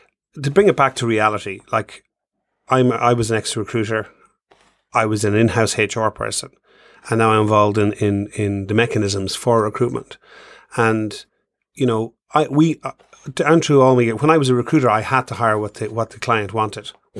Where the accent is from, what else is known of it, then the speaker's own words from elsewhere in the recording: Ireland; it was alien to me as an Irish person